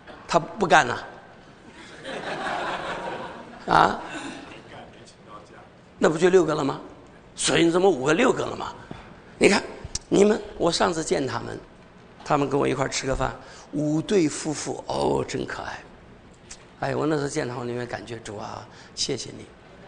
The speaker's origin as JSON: {"language": "Chinese", "country": "China", "said": "我们从大陆来的，不讲对不起。"}